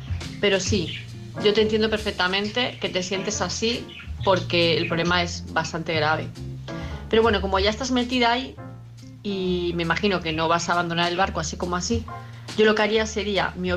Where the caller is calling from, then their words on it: Palma de Mallorca, Balearic Islands, Spain; de Palma de Mallorca